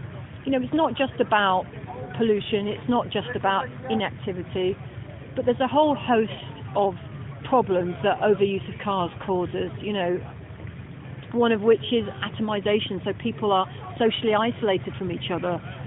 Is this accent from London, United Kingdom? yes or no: yes; London, United Kingdom; the freedoms that I had as a Londoner growing up in the 70s and 80s.